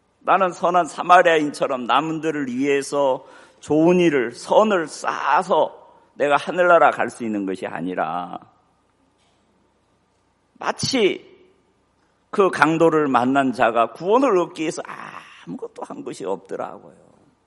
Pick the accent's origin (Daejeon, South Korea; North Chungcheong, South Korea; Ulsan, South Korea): North Chungcheong, South Korea; Chungju; 제가 고향이 충주인데 제 고향에서 보면 제천 넘어가는데